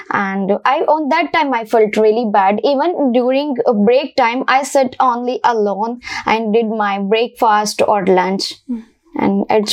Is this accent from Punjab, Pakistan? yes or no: yes; Faisalabad, Punjab, Pakistan; I'm exactly from Faisalabad, Punjab, Pakistan, and I completed my school and college from LaSalle High School campus too. It's also in Faisalabad.